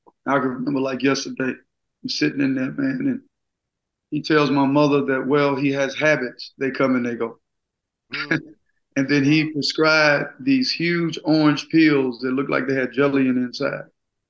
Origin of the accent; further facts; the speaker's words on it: Gulfport, Mississippi, United States; Oh, man, about 4 or 5 blocks from the beach, single parent, poverty